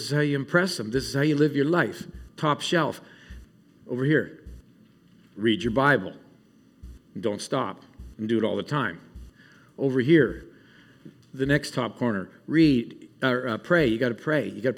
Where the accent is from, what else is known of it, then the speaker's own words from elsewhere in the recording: Calgary, Alberta, Canada; I grew up in Calgary, Canada, and played junior hockey up there.